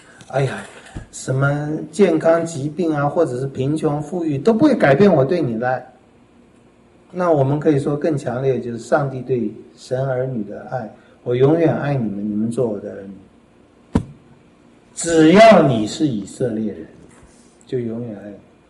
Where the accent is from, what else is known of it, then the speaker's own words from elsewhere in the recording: Taiwan; 我们台湾这十几年来吵得也很厉害，烂起什么台湾狼是吧？我是台湾人，你是吗？